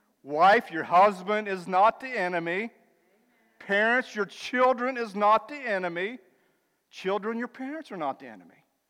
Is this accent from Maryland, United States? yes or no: no; Parkersburg, West Virginia, United States; was headed back to West Virginia. I'm from Parkersburg, live in Mineral Wells now